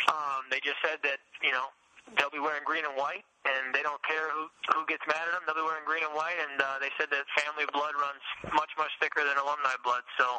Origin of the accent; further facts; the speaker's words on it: Chicago, Illinois, United States; So I grew up a big Iowa fan growing up in Chicago and went to as many games as we could.